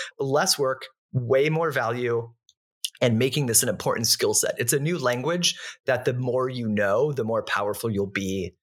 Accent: California, United States; Maybe it's growing up in the Bay Area.

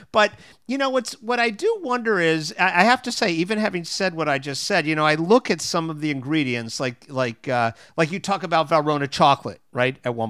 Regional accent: Florida, United States; I mean, I grew up in South Florida, right? Which is geographically in the South.

